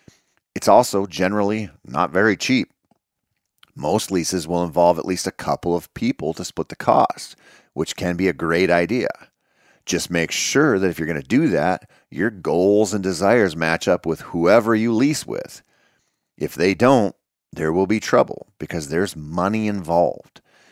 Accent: Minnesota, United States; born or raised there

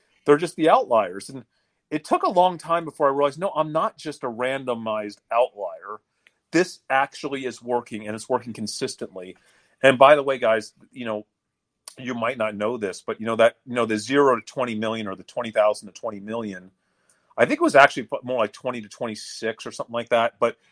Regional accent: New York, United States; also born or lived in Dallas; I grew up in New York going to Chinatown having real Chinese food, right? And here I was living in Dallas, Texas.

